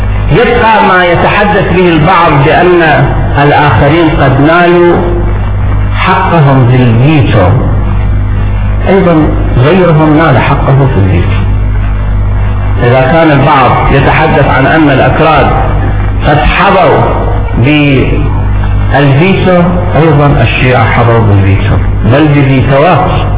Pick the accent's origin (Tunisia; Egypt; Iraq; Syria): Iraq; ولكن تارة نتحدث كعراقيين، نتحدث بغض النظر عن اللغة الطائفية أو اللغة القومية.